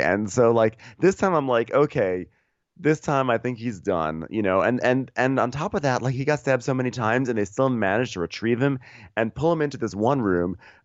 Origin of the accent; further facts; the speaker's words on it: New York, United States; accent: New York; It's probably my New York accent.